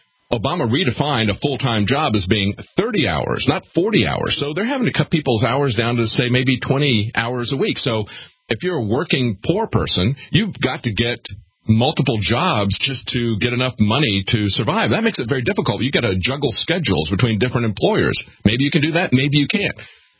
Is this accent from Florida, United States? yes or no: yes; Florida, United States; I grew up in the Deep South. I grew up in Florida. There was only one political party there, the Democrats.